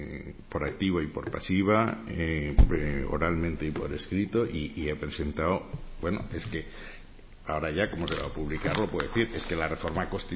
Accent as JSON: {"language": "Spanish", "region": "Valencian Community", "country": "Spain", "said": "soy valenciano y estamos bastante más perjudicados que la Generalitat"}